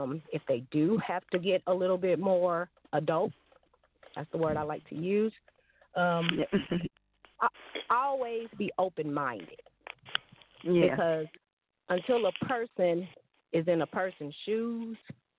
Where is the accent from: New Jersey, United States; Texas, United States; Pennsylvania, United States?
Texas, United States; Texarkana; now in Crowley, United States; I'm from Texarkana, Texas, now residing in Texas in the Dallas-Fort Worth area, Crowley to be exact.